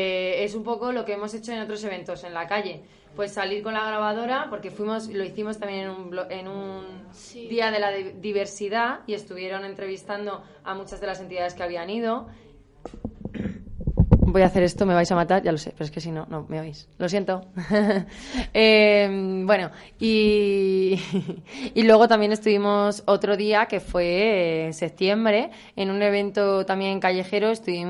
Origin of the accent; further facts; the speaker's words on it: Moratalaz, Community of Madrid, Spain; Yo que soy de Moratalá, siempre ha habido un espacio en el que podamos ir gente joven a estar.